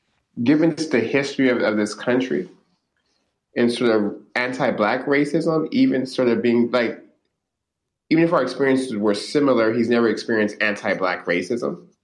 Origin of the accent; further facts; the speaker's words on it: Stockton, California, United States; Stockton, my hometown, is the least educated city of the top 100 metro areas in this country